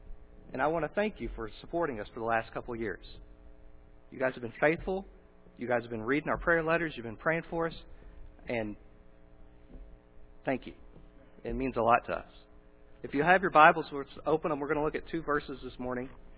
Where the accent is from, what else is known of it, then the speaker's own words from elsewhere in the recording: Texas, United States; I was born and raised in Texas. I like Texas.